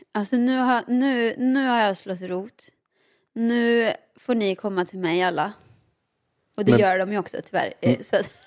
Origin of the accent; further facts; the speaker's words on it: Åmål, Västra Götaland County, Sweden; now in Stockholm, Sweden; Alltså jag flyttar från Åmål till Stockholm. Så jag har ju aldrig känt mig hemma i Stockholm.